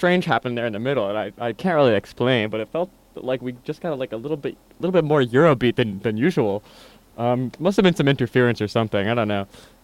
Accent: Massachusetts, United States; We're from Western Mass.

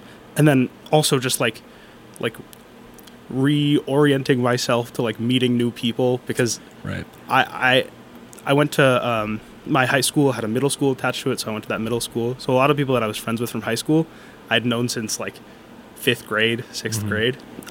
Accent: Tucson, Arizona, United States; now in Boston, United States; I'm from Tucson, Arizona. I like pretty standard upbringing, nothing too crazy, nothing too out there.

